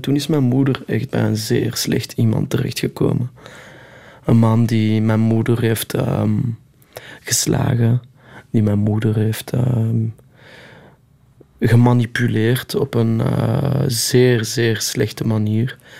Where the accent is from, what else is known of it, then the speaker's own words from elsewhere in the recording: Ganshoren, Brussels-Capital Region, Belgium; Dan ben ik direct terug downtown gegaan. Groot geworden in Gansoren, in de sociale blokken.